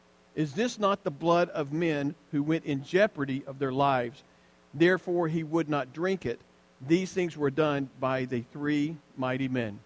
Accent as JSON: {"language": "English", "region": "Alabama", "country": "United States", "tie": "born or raised there", "said": "Now, I grew up in Alabama, so there's some places back there that are just special to me"}